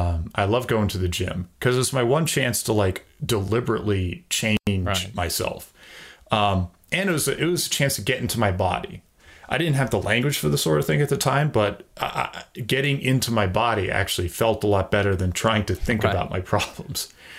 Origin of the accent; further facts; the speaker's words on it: Massachusetts, United States; I grew up in Massachusetts, so I went to UMass Amherst, and I thought this is my chance to start over.